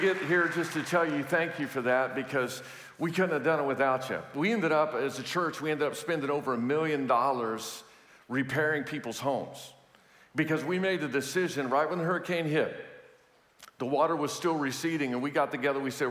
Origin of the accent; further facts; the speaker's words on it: Houston, Texas, United States; So I want to clear up the air today, because I know that when you hear I'm from Houston, there may be some negative vibes about